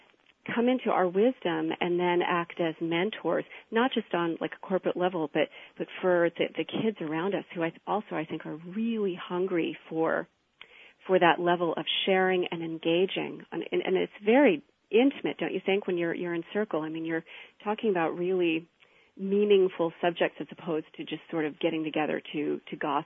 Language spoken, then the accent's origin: English; New York City, New York, United States; now in Redmond, United States; I live in Redmond, Washington, and I'm from New York, originally New York City. So I've used to just that just buzz of people and getting together all the time and it's so different out here.